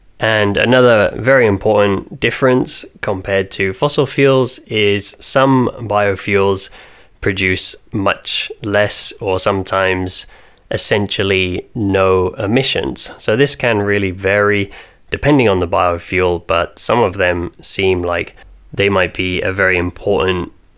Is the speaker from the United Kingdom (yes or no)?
yes; Norwich, East of England, United Kingdom; where I'm from, I come from Norwich.